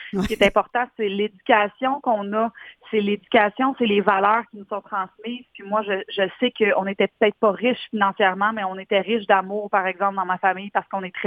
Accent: Saint-Lin–Laurentides, Quebec, Canada; Moi, j'ai grandi à Saint-Lin-Laurentide. Je viens d'une famille nombreuse. Je suis l'aînée d'une famille de 6 enfants. Puis on a eu... en fait, nous, on n'était pas riches. On n'était pas une famille riche.

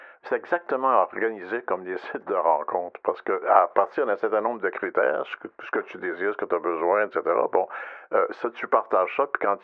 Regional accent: Quebec, Canada; Comme c'est pas disponible chez nous au Québec

